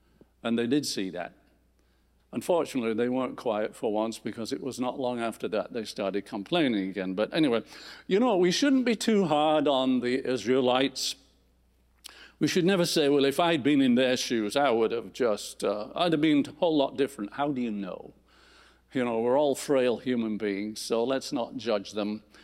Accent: England, United Kingdom; I grew up in England, and there's a sea to the left, and it's called the Irish Sea

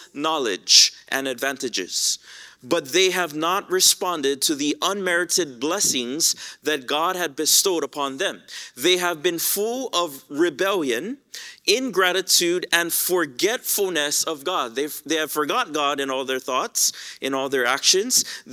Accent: Hawaii, United States; I grew up in Hawaii, as many of you guys know, and I love the ocean.

